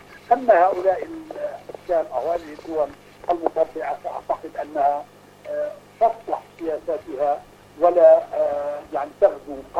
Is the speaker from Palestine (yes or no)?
yes; Palestine